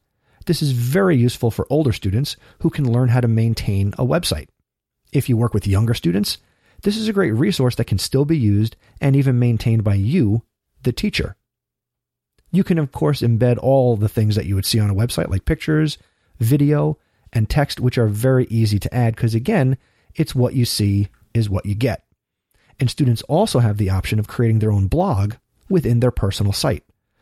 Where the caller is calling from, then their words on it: Montreal, Quebec, Canada; I'm writing from Montreal, Canada